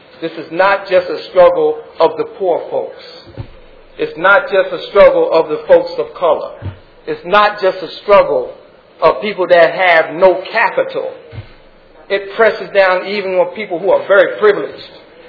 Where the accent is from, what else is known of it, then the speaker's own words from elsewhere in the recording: Plainfield, New Jersey, United States; a Panther will come from Plainfield to Plainfield, my hometown, from New York.